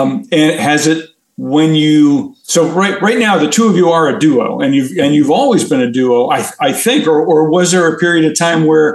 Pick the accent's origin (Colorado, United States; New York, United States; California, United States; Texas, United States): New York, United States; Burnt Hills; And I am from Burnt Hills.